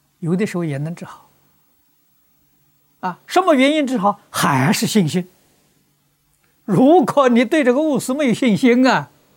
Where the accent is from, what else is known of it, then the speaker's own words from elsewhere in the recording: Fujian, China; 我小时候在福建念书